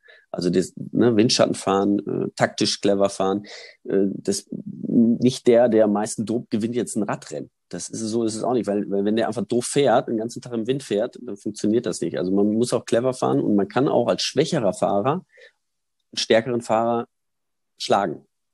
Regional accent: Germany; Ich komme aus Deutschland

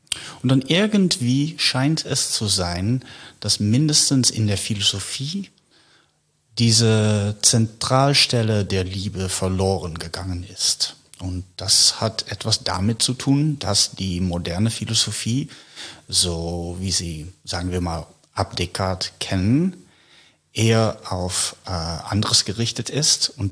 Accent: Netherlands; also born or lived in United States / Paris; now in Berlin, Germany; Ich stamme aus den Niederlanden

